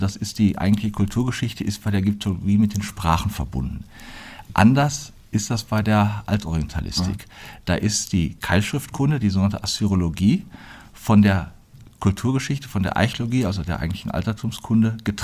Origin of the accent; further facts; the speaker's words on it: Plettenberg, North Rhine-Westphalia, Germany; moved away as an adult; Ja, bin in Plettenberg geboren, aufgewachsen, also habe da bis zu meinem 19. Lebensjahr auch die Zeit verbracht.